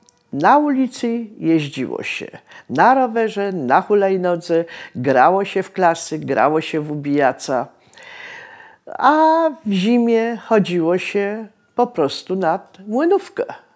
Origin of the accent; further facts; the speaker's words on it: Kraków, Lesser Poland, Poland; Od urodzenia mieszkam w Bronowicach, za tak zwanymi torami. Na ulicy Jabłonkowskiej, która kiedyś nazywała się ulicą Widok.